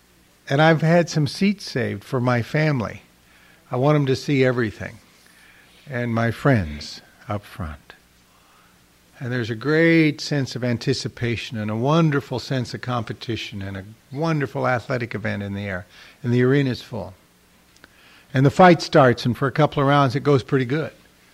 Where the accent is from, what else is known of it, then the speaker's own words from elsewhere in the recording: Los Angeles, California, United States; did I mention I come from Los Angeles and that shit bothers me?